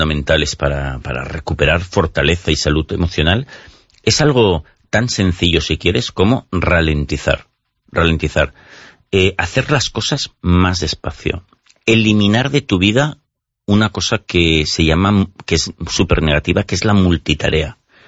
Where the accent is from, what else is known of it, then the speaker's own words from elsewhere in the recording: Barcelona, Catalonia, Spain; Tú sabes que yo soy barcelonista, soy de Barcelona